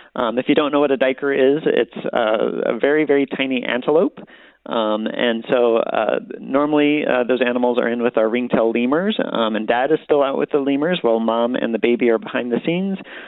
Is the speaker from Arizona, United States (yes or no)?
yes; Tucson, Arizona, United States; I grew up in Tucson, so, you know, this is the zoo I grew up